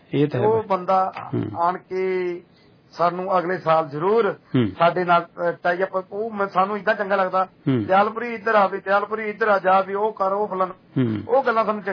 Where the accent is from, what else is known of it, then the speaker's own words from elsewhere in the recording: Punjab, India; ਪਰ ਅਸੀਂ ਦੁਆਬੇ ਵਾਲੇ ਹਮੇਸ਼ਾ ਹੀ ਉਹਨਾਂ ਨੂੰ ਤਤਪਰ ਰਹਿੰਦੇ ਆ